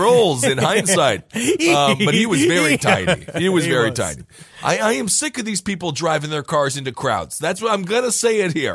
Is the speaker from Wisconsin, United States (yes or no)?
yes; Wisconsin, United States; When I was growing up in Wisconsin, they didn't even let us know.